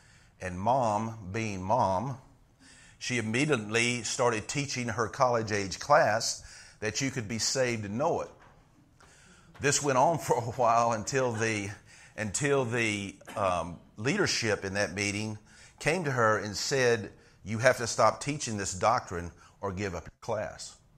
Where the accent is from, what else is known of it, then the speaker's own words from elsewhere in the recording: Chilhowee, Virginia, United States; born there; Now, I was born not in Marion, but down in Chilhowee, Virginia. And Chilhowee is a little town just south of Marion.